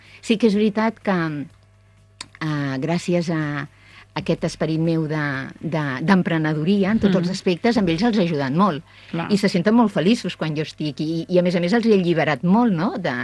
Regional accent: Barcelona, Catalonia, Spain; now in Sant Martí Sarroca, Spain; Tot i que jo sóc de Barcelona, visc a Sant Martí Sarroca. Porto 40 anys al Penedès, amb la qual és casa meva també

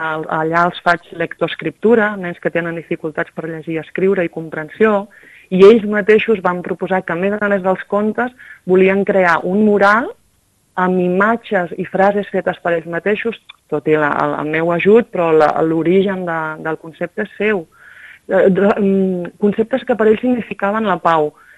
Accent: Montseny, Catalonia, Spain; mon pare, al meu poble, que jo sóc del Montseny

